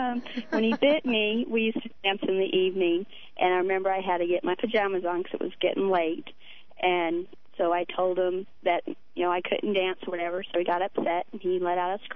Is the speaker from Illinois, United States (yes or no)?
no; California, United States; we're from California, and he wanted a petting zoo, I guess, for small children.